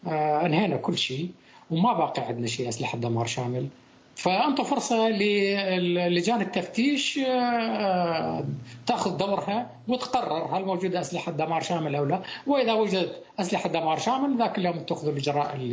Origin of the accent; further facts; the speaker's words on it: Iraq; أما بالنسبة لنا يعني كعراق كدولة كنظام